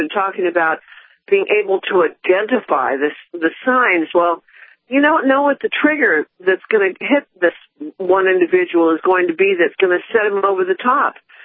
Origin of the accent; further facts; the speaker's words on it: Texas, United States; About Fort Hood? Yeah, absolutely, because I'm a Texan.